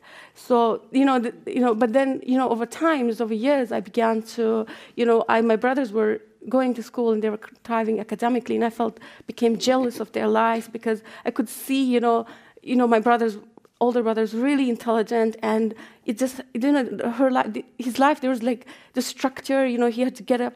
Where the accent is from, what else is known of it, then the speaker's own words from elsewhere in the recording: Kandahar, Afghanistan; English is a second language; I'm from Kandahar.